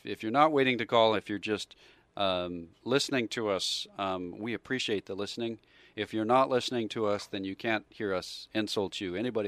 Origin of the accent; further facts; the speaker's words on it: United States; Well, because I'm an American.